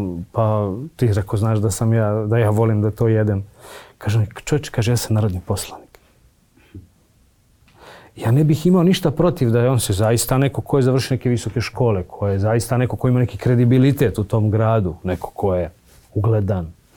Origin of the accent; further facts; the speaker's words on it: Čačak, Šumadija and Western Serbia, Serbia; born there; now in Belgrade, Serbia; Ja dolazim iz jedne sredine koja je potpuno drugačije od Beograda, ja sam rođen u Čačku. Mi se tamo svi znamo